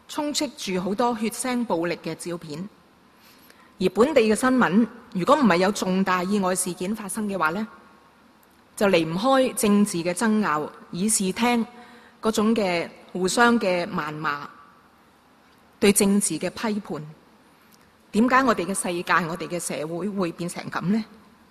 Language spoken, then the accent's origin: Cantonese; Hong Kong; born there; 我在香港出世的，可能很小個的時候呢已經是嘗過貧窮的滋味